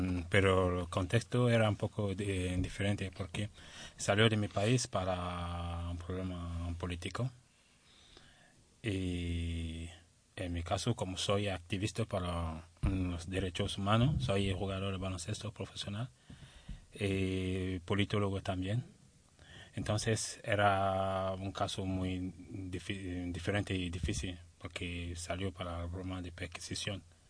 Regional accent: Cameroon; Spanish is a second language; pero en África eso no se acepta, particularmente en mi país, Camerún

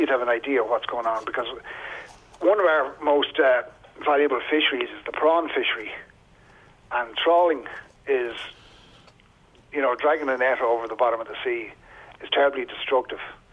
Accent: Skerries, Leinster, Ireland; I'm from Skerries, and I remember the harbour in Skerries covered mm. in full of boats.

